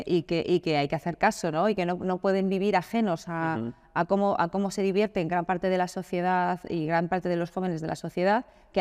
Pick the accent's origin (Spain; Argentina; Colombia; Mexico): Spain; Madrid, Community of Madrid; now in Málaga, Spain; yo soy de Madrid, ¿vale? Sí. Pero llevo 20 años viviendo en Málaga.